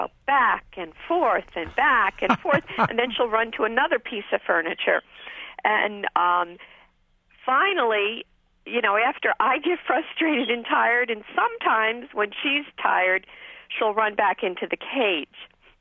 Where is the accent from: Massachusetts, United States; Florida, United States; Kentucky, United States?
Florida, United States; Port St. Lucie; I'm from Port St. Lucie, Florida.